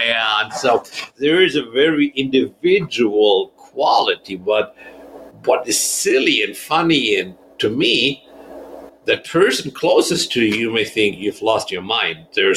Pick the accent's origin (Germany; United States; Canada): Germany; English is a second language; I mean, so I was born and raised in Germany.